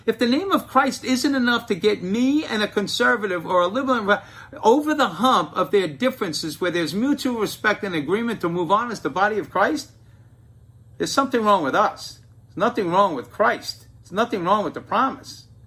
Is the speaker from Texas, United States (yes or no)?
no; Bronx, New York, United States; Most of you know I come from the Bronx.